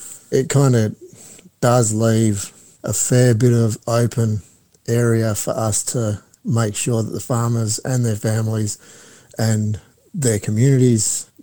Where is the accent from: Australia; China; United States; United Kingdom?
Australia; Perth, Western Australia; I was born in Perth, spent the first 17 years of my life there in the northern suburbs. I love Western Australia and love Perth